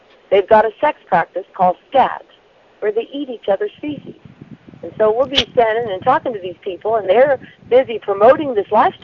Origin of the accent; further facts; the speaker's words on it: Topeka, Kansas, United States; You know, that's we're from Topeka